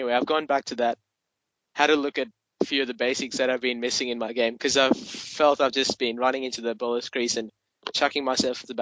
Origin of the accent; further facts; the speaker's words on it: Australia; from Australia.